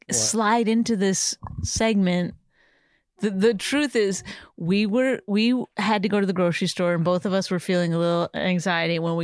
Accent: Canada; first of all, I'm Canadian. I didn't grow up here.

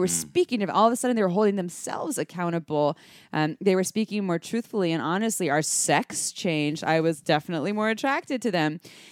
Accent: Santa Cruz, California, United States; Yeah, I grew up in Santa Cruz, and in Santa Cruz we have what I'm going to call a big bro culture, and not everyone from Santa Cruz is a bro.

